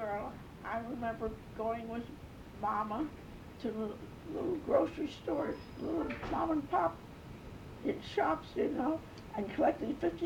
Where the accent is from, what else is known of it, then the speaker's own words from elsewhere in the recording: Wilmington, Delaware, United States; born there; I was born in Wilmington, and I had a little brother in between the two of us was born